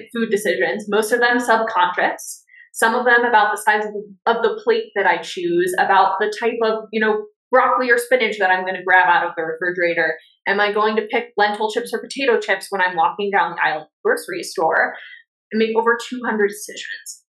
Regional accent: Northeast, United States; I'm from the Northeast, so I know exactly where you are.

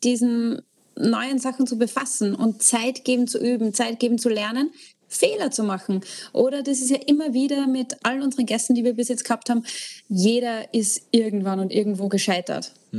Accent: Austria; bei uns in Österreich wird jetzt diskutiert

